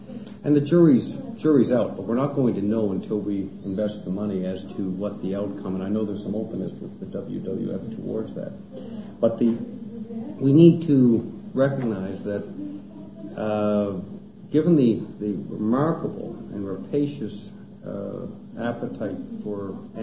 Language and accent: English; Canada; It is as offensive as a Canadian to sit back and watch us say